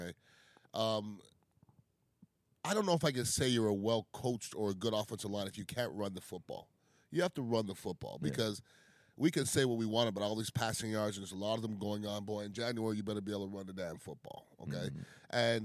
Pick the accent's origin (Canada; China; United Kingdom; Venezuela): Canada; now in Tampa, United States; I'm from Canada.